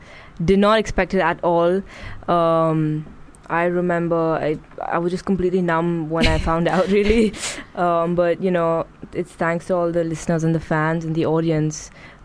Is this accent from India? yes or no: yes; Mumbai, Maharashtra, India; now in London, United Kingdom; So when I came down to London from Bombay, I just literally didn't carry any summer wear.